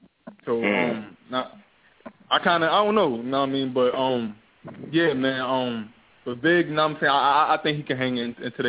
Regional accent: Brooklyn, New York, United States; Oh, I'm from New York. I'm from Brooklyn.

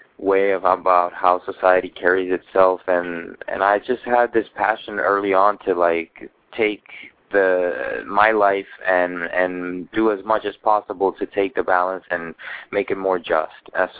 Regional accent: Cartagena, Bolívar, Colombia; now in Miami, United States; Well, I'm from Colombia, from Cartagena, born and raised

